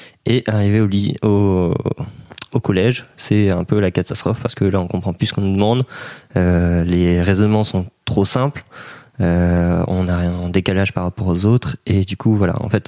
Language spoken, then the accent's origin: French; Brittany, France; je suis breton et j'ai 22 ans cette année.